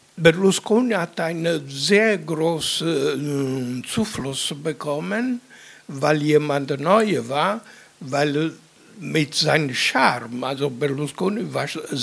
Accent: Italy; German is a second language; now in Germany; Ich bin Italiener. Ich wohne ich befinde mich in Deutschland seit über 60 Jahren.

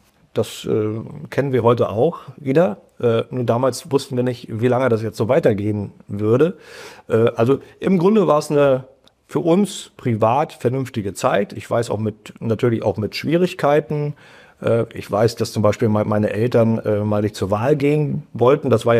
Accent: East Germany, Germany; Ich bin im Osten ja groß geworden bei uns.

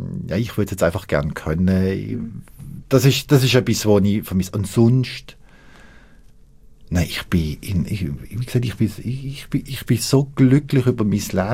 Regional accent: Germany; now in Biel, Switzerland; Ich komme aus Deutschland.

